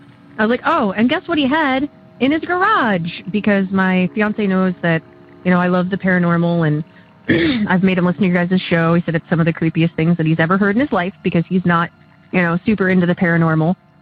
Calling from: Oberlin, Ohio, United States; I'm calling from Oberlin, Ohio.

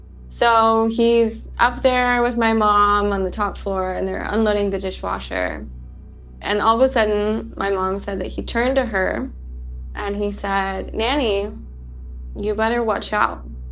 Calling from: Paris, Île-de-France, France; I'm calling from Paris, France.

